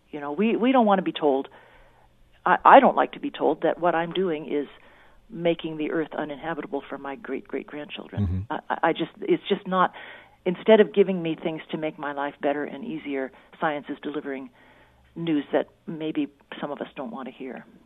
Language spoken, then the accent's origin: English; Oregon, United States; I got to know forestry a little bit because I grew up in the South Coast, Oregon, and I was steeped in forests and logging.